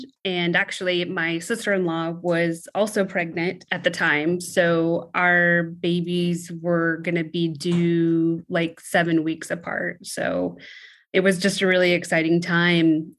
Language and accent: English; Sacramento, California, United States; I am from Sacramento, California.